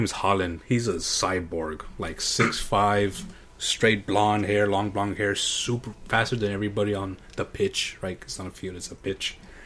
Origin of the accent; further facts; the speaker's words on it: Texas, United States; I could just be in my home state, go Dallas Stars.